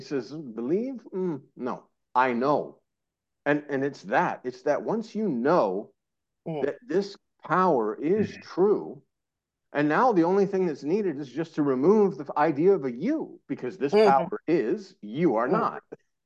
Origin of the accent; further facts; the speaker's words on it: United States; I'm an American guy with a long beard, long hair, putting rudraksh, wearing these dashikis.